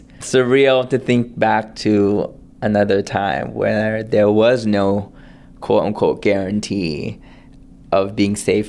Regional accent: Milpitas, California, United States; also born or lived in Sacramento / Berkeley; I grew up in Milpitas, then Sacramento, Berkeley.

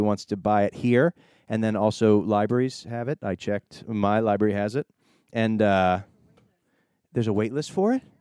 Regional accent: Boston, Massachusetts, United States; I grew up in Boston.

